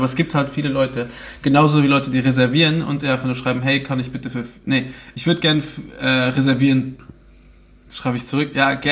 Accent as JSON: {"language": "German", "country": "Luxembourg", "said": "Bei uns in Luxemburg nennen wir das Carway oder K-Ways, weißt du, diese"}